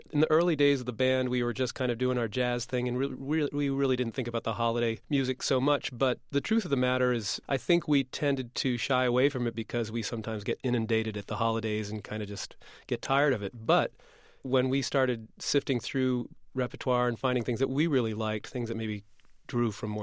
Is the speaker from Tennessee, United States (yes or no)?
no; Maine, United States; I grew up in Maine, and So Christmas, you know, we had the real Christmas up there. You know, we had snow.